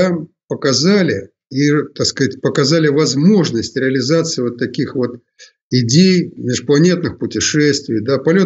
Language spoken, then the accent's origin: Russian; Kaluga, Kaluga Oblast, Russia; Я родился в Калуге и с малых лет